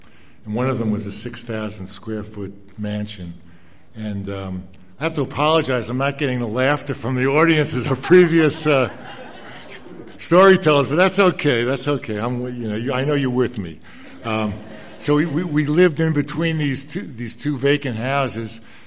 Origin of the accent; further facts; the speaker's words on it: Brooklyn, New York, United States; Now, I benefited tremendously growing up in Brooklyn, New York, from organized sports